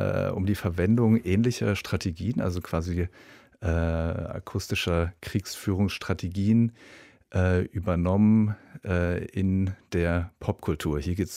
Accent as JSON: {"language": "German", "town": "Mainz", "region": "Rhineland-Palatinate", "country": "Germany", "tie": "born or raised there", "said": "81, im Westen aufgewachsen, in der Nähe von Frankfurt am Main, also in Mainz, wo wir extrem viel amerikanische Militärpräsenz hatten."}